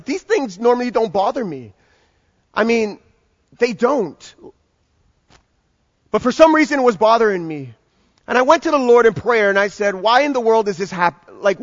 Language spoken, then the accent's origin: English; Jamaica; I love being Jamaican. I love it.